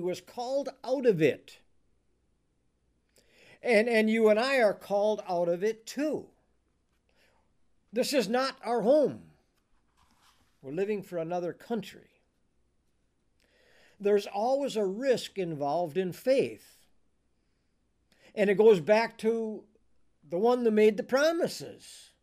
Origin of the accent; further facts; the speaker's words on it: La Crosse, Wisconsin, United States; But I was born and raised in La Crosse. So Beaver Dam was kind of a strange land.